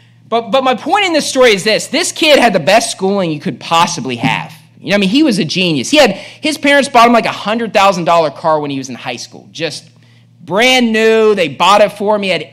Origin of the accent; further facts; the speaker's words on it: Bridgeport, West Virginia, United States; this kid was probably the smartest person at my school growing up in Bridgeport, West Virginia, and everybody knew that.